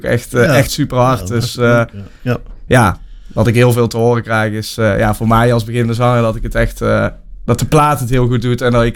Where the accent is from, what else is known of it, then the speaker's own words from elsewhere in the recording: Olland, North Brabant, Netherlands; Ja, ik had singlepresentatie in Olland dan, wat ik net vertelde, waar ik vandaan kom.